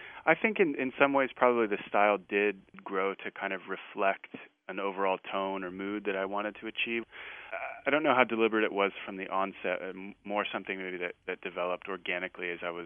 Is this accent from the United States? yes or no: yes; United States; moved away as an adult; now in Sweden; But for me as an American, moving to Sweden when I did, in my early 20s, you know, the immigrant experience is always one of otherness or outsiderness.